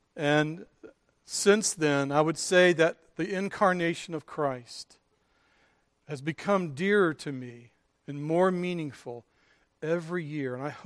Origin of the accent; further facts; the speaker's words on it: Ohio, United States; also born or lived in Kentucky; When I was a child, we moved from Kentucky to southern Ohio and lived in a little town in the neighborhood for about 10 years.